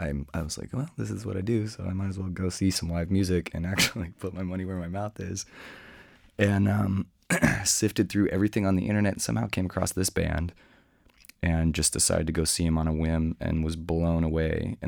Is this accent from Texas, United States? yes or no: yes; Austin, Texas, United States; from Austin, Texas.